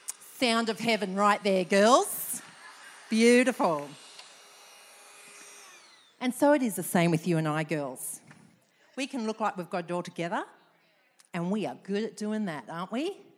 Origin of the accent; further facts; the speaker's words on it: Australia; Now, girls, I'm from Australia, right? Now, Christmas time in Australia is in the middle of summer, scorching hot.